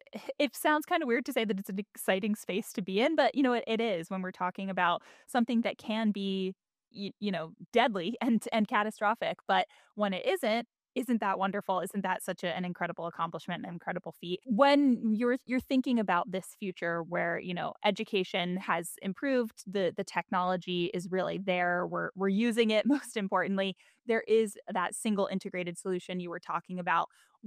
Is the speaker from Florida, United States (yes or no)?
yes; Florida, United States; And I appreciate you invoking Florida too. It's my home state.